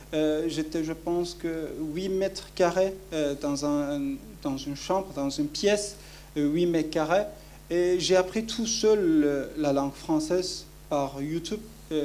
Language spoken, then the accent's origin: French; Kurdistan, Turkey; French is a second language; Non, je ne parle pas arabe. Je viens de Kurdistan, partie de la Turquie. Je parle turc, kurde, un peu anglais. Et j'apprenais le français.